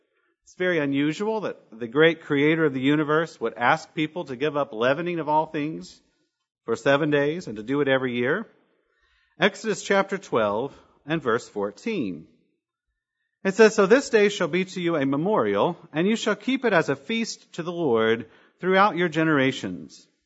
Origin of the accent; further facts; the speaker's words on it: Kentucky, United States; accent: Kentucky accent; I knew how to pronounce them, even with my Kentucky accent.